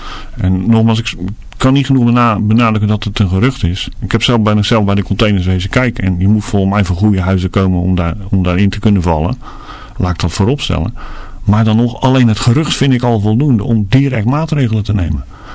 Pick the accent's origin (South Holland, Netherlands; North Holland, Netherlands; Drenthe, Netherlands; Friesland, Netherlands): South Holland, Netherlands; Capelle aan den IJssel; Ik ben zelf opgegroeid in Capelle.